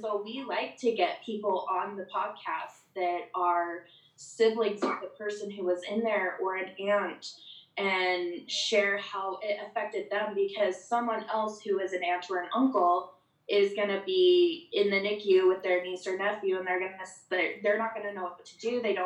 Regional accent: Utah, United States; born there; Yeah, I was born in America.

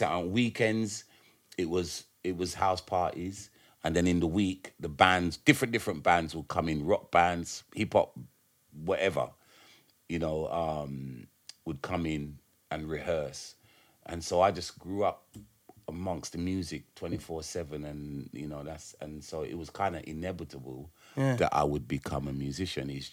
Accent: United Kingdom; when my parents came to left Jamaica, them growing up in Jamaica, basically, and then leaving Jamaica, coming to England, having me, my two sisters, and us growing up in the UK

